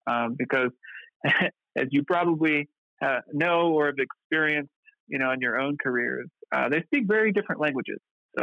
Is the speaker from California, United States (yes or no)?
no; Oklahoma, United States; now in Colorado Springs, United States; So like you said, I'm here in Colorado Springs. What first brought me out was the Air Force Academy. I came from Oklahoma and just really enjoyed the mountains.